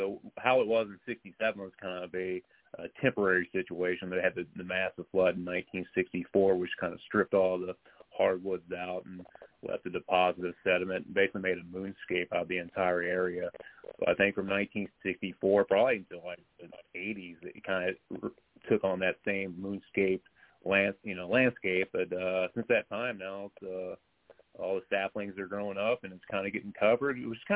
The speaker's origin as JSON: {"language": "English", "town": "St. Louis", "region": "Missouri", "country": "United States", "moved": "yes", "lives_now": "Ashland, United States", "said": "I'm originally from the Midwest, the St. Louis area. In the spring of 2016, I moved to Oregon. My house is here in Ashland, Oregon"}